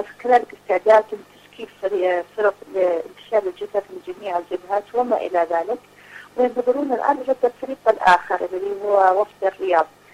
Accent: Yemen; لكن نحن كيمنيين ونلحظ على أرض الواقع شيء آخر

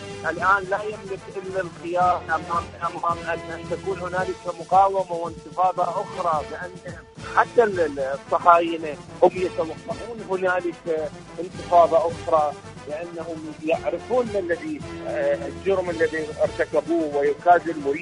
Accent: Iraq; من العراق

